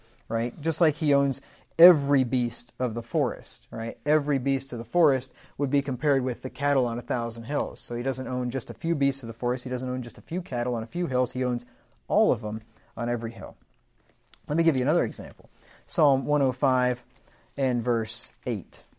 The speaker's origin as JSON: {"language": "English", "region": "Pennsylvania", "country": "United States", "said": "So I'm from Pennsylvania, and I like hills and curves and all that, so I'm happy with it."}